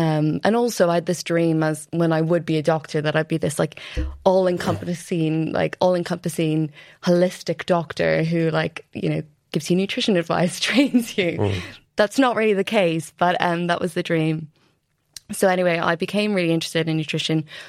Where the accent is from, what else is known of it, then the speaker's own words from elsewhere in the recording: Dundalk, Leinster, Ireland; If you haven't guessed from the accent, I'm Irish. So from a place called Dundalk, which is north of Dublin. It's not like a super well-known or special place, but it's where I grew up.